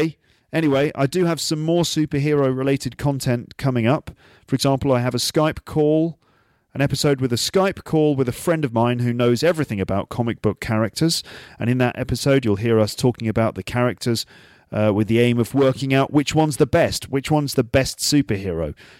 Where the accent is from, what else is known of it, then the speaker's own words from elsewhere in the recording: England, United Kingdom; No, I'm English, of course.